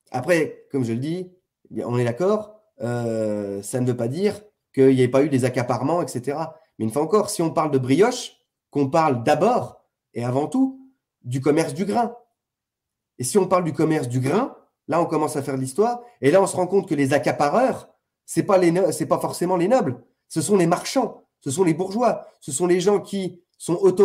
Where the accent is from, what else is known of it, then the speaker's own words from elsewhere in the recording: Ghana; Regarde ma tronche, je viens du Ghana